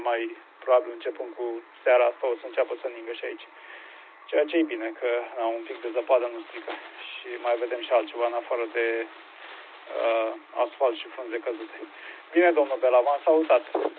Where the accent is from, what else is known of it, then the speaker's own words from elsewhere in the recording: Focșani, Vrancea County, Romania; Deci, încă o dată repet, sunt din Focșani. Nu prea departe, dar nici aproape